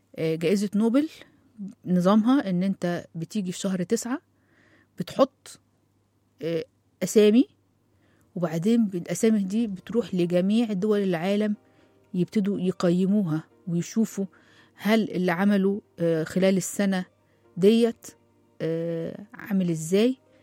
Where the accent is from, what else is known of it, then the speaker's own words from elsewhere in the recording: Egypt; طبعا إحنا عندنا في مصر بنفخر